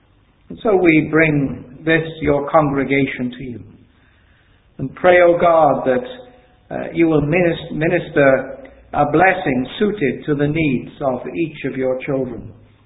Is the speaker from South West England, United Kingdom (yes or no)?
no; Cardiff, Wales, United Kingdom; Well, I'm a Welshman, and I live in Cardiff.